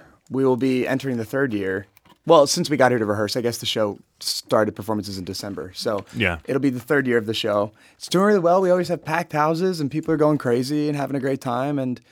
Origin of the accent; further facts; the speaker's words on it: East Coast, United States; I'm from the East Coast originally, so I'll have a lot of people in Jersey who will come up to the city and see me play.